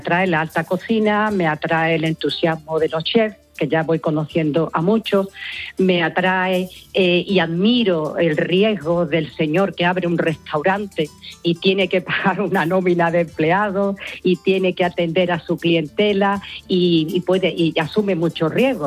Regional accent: Cádiz, Andalusia, Spain; Hay un plato que es un indicador de gaditanía, que son las papas aliñadas. Curiosamente, en Cádiz seguimos diciendo pap

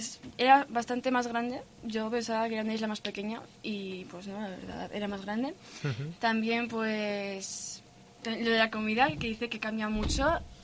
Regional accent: Hecho, Aragon, Spain; Yo soy de Hecho.

